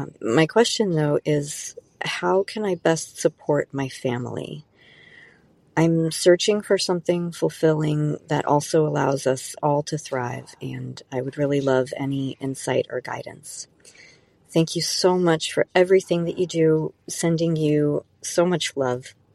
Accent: East Coast, United States; Hi, Marie. … I'm from the East Coast.

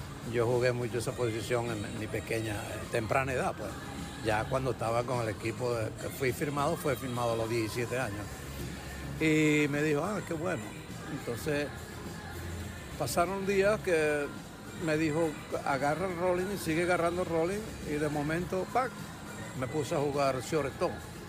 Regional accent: Quiriquire, Monagas, Venezuela; born there; nací en Venezuela, en el estado Monagas, pueblo llamado Quiriquire o Miraflores. Muy pequeño el pueblo

